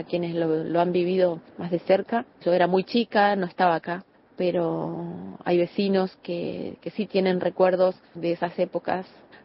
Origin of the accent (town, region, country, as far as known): Argentina